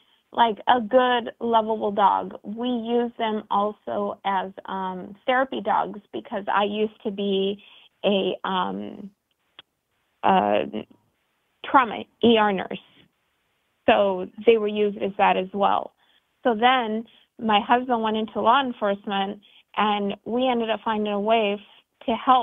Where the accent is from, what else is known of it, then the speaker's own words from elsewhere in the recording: California, United States; I am from Southern California.